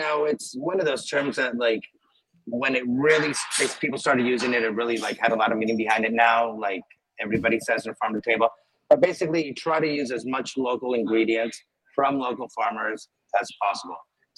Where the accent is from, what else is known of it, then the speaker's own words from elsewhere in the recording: Venezuela; now in United States; I grew up in Venezuela. And so we used to get a lot of super fresh produce and vegetables.